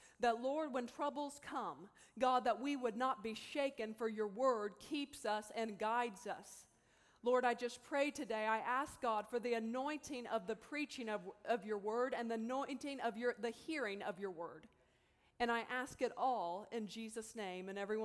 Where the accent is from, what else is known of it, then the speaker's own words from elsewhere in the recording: Cleveland, Tennessee, United States; now in Atlanta, United States; I'm from Cleveland, Tennessee, where this school is at. I've been living in Atlanta, but I have roots in Ohio.